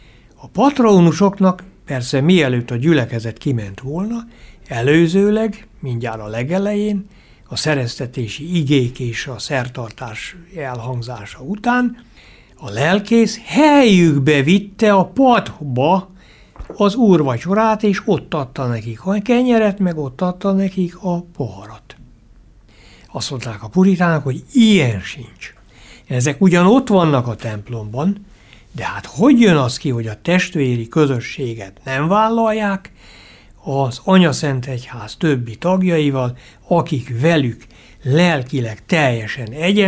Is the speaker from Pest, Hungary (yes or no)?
no; Hajdúnánás, Hajdú-Bihar, Hungary; Gyerekkoromban, Hajdunálnáson így történt az úrvacsorázás.